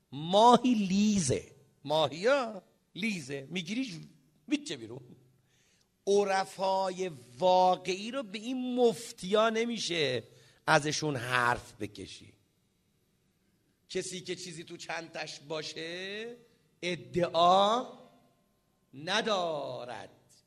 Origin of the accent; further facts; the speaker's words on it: Isfahan, Iran; چون ما اصفهانی هستیم